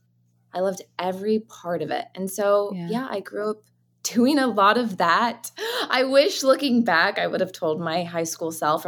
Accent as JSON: {"language": "English", "region": "Utah", "country": "United States", "tie": "born or raised there", "said": "But regardless of that, I had the best childhood growing up in Utah as well. When I think of Utah, I just think of the four seasons that you enjoy and get to live in."}